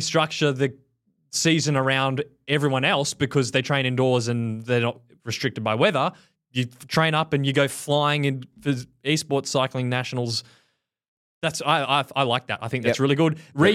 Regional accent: Australia; As an Australian, this is bizarre.

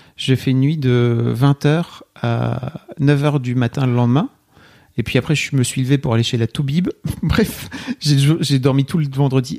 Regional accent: Hauts-de-France, France; Moi, je viens du Nord, alors...

